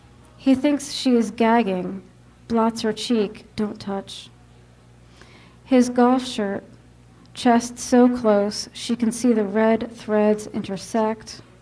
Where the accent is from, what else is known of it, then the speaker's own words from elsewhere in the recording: Pennsylvania, United States; So where I grew up in eastern PA, I grew up in the Lehigh Valley, so it was really rural, and you could see mountains, like these blue mountains on all sides surrounding you, on almost every side